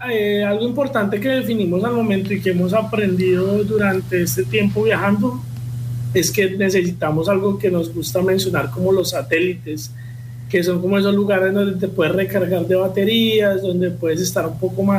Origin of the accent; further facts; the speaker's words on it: Colombia; born there; aquí fue la ciudad donde yo nací y está buena parte de mi familia.